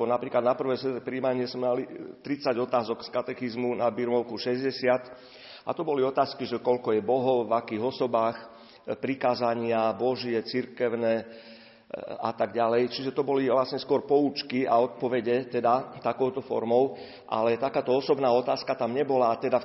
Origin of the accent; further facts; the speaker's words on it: Bratislava, Bratislava Region, Slovakia; v kapucínskom kostole v Bratislave, lebo tam odtiaľ pochádzam.